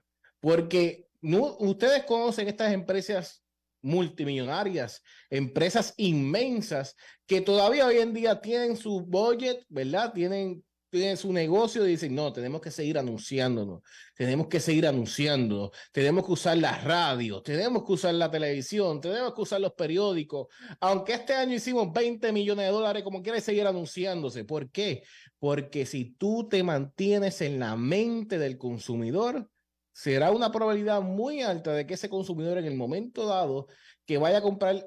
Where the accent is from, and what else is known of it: Puerto Rico